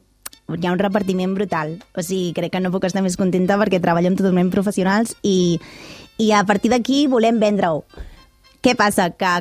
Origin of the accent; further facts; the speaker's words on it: Caldes, Catalonia, Spain; que jo sóc de Caldes